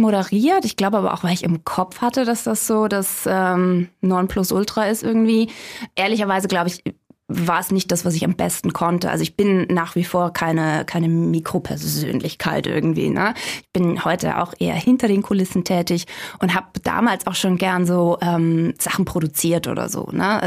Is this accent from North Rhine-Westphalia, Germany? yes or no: no; Gunzenhausen, Bavaria, Germany; Also ich komme aus der Ecke Gunzenhausen, wenn dir das was sagt.